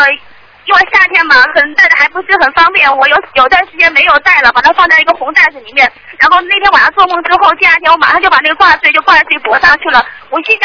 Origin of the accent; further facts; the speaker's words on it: Wuhan, Hubei, China; 我说我是湖北武汉的